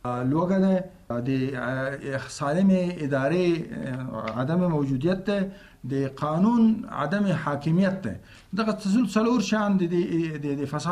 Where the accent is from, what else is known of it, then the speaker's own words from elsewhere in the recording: Afghanistan; مګر دا مونږ افغانان یو چې تصمیم نیسو من افغانان باید بین افغانی مذاکرات وکړو